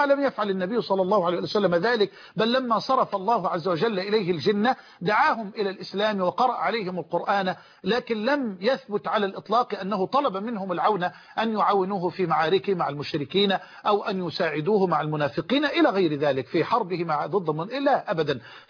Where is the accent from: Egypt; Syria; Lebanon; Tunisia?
Egypt; لأن بعض إخواننا في الخارج قد لا يفهمون هذه الكلمة، الشق يعني المكان الذي يعيش فيه الإنسان، ثم عندنا في مصر شق.